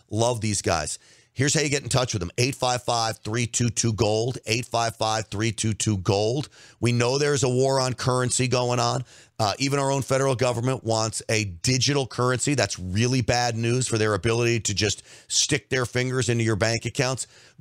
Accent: New York, United States; I grew up, I'm half Italian from New York, construction business, everything.

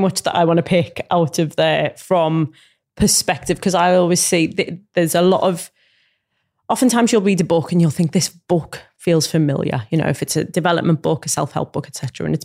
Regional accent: Liverpool, North West England, United Kingdom; It's because I'm from Liverpool and you walk down the street, you smile at someone, they smile back at you.

